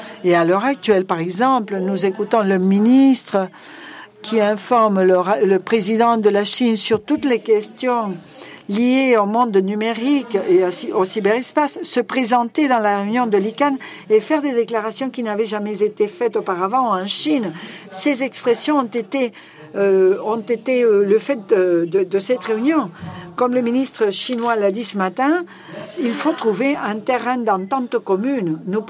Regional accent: Beirut, Beirut Governorate, Lebanon; j'ai grandi à Beyrouth, où il y avait 18 religions différentes qui ont divisé le pays.

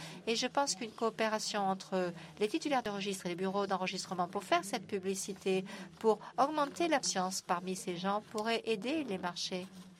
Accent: Iran; French is a second language; je viens de l'Iran.

